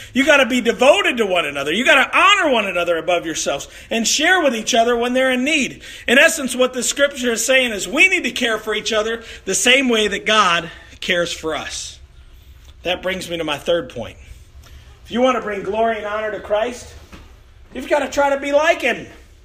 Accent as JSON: {"language": "English", "town": "Chicago", "region": "Illinois", "country": "United States", "tie": "born or raised there", "said": "I grew up in South Chicago, and I like basketball."}